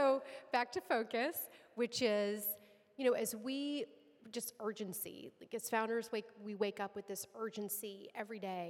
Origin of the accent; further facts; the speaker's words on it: Texas, United States; It was a 6-hour drive from my hometown, and I was like, I am still in Texas.